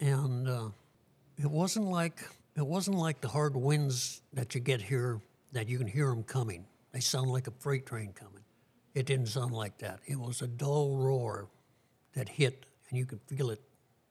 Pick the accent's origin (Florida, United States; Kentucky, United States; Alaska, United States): Alaska, United States; Kodiak; Well, I was born and raised here in Kodiak. I was born July 9th, 1944.